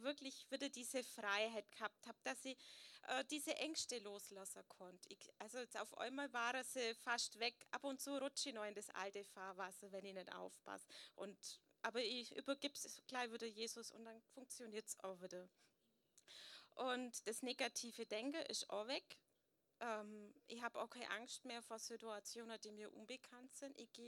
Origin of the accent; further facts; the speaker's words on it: Möttingen, Bavaria, Germany; bin aus Möttingen.